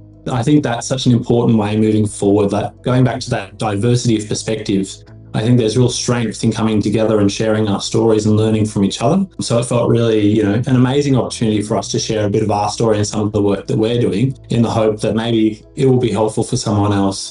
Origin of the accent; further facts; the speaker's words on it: Alice Springs, Northern Territory, Australia; now in Canberra, Australia; And I think back to my experiences back growing up in Alice Springs, like to me that place still grounds me and still is part of who I am.